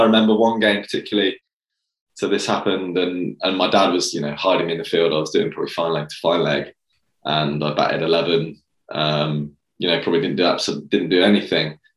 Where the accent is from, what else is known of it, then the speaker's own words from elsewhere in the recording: Australia; And then also on the flip side, being the Aussie, I think, you know